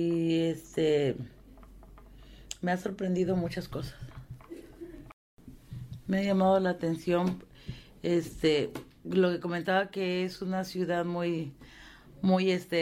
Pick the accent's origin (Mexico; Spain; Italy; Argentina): Mexico; Tapachula, Chiapas; soy de Tapachula, Chiapas